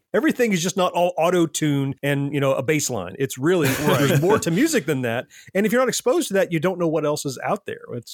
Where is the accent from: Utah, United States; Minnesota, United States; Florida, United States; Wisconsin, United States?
Florida, United States; And I grew up also here in Florida.